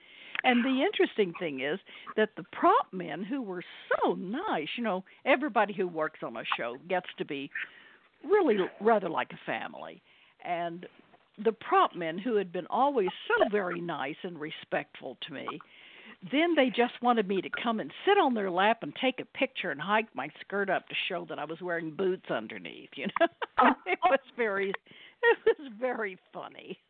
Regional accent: Texas, United States; moved away as an adult; And Days was the very first job I got after I came from Texas. And so I was very, very young

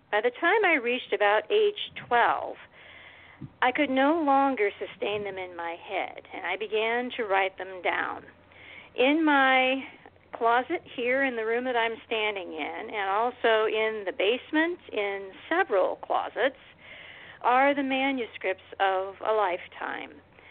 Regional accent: Ohio, United States; My family lived just to the east of Columbus. I was born in Columbus, Ohio, and then we migrated out to a little farm out there.

